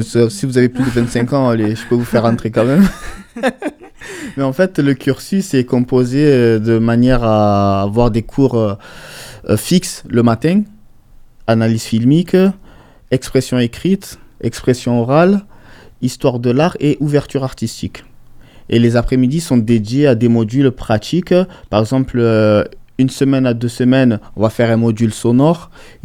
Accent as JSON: {"language": "French", "town": "Marseille", "region": "Provence-Alpes-Côte d'Azur", "country": "France", "said": "Je suis Marseillais, nous sommes Marseillais avec Zara et nous aimons notre ville plus que tout."}